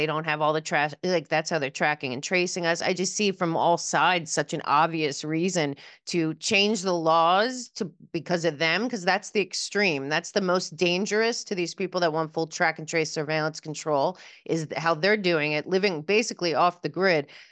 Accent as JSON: {"language": "English", "region": "Pennsylvania", "country": "United States", "tie": "born or raised there", "said": "I grew up outside of Philadelphia, so we would go up to Lancaster a lot and go to their markets there."}